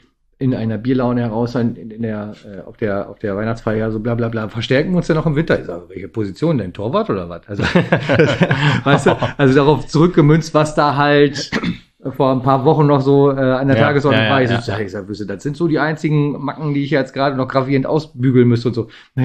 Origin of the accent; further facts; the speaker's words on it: Oldenburg, Lower Saxony, Germany; so als Oldenburger ist das halt wie den Ball direkt noch in die Fresse kriegen